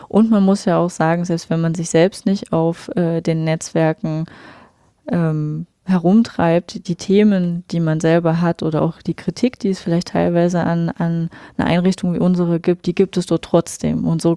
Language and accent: German; Rudolstadt, Thuringia, Germany; Also ich bin gebürtige Rudolstädterin, bin nach dem Studium wieder hergekommen